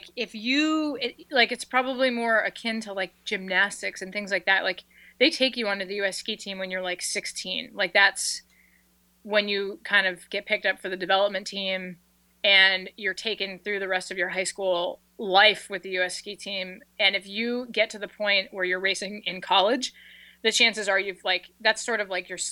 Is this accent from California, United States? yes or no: no; Pennsylvania, United States; So I grew up in Pennsylvania. I still live there now, but we're not known for our ski racing here.